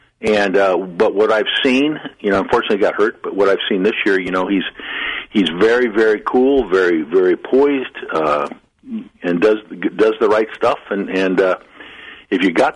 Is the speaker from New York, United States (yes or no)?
no; San Francisco, California, United States; I grew up in San Francisco. I love that football team.